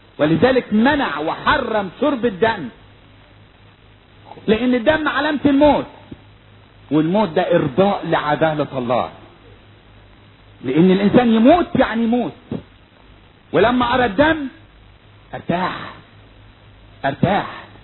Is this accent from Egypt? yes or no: yes; Upper Egypt, Egypt; عندنا في الصعيد يقولك العيلتين بينهم ايه؟ بينهم دم.